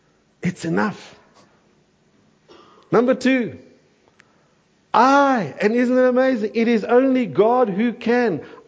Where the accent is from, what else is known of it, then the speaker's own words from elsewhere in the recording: Gamakwe, Eastern Cape, South Africa; born there; I think my birthplace helps me a little bit. I was born in Gamakwe.